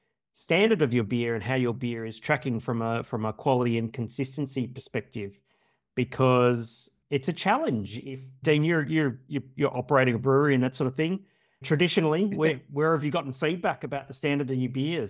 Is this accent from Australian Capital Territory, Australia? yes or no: no; Brisbane, Queensland, Australia; here in my hometown of Brisbane, Australia.